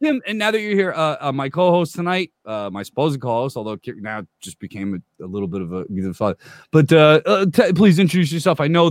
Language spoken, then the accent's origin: English; Clark, New Jersey, United States; And then you have my hometown of Clark